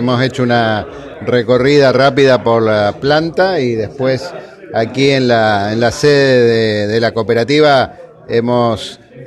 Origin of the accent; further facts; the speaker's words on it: Santa Fe, Argentina; no podemos menos que sentirnos orgullosos como santafesinos